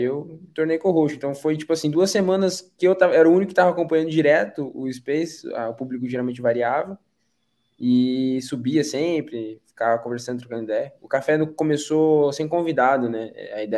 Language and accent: Portuguese; Brazil; até porque eu sou brasileiro.